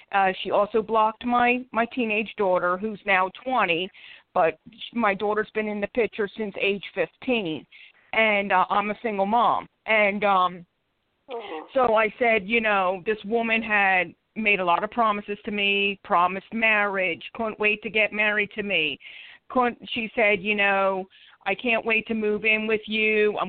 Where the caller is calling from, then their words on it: Philadelphia, Pennsylvania, United States; I'm calling from Philadelphia, PA.